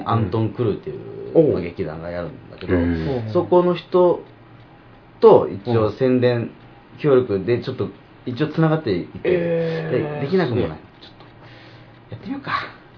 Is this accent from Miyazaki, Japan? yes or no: yes; Miyazaki, Japan; 僕宮崎出身じゃないですか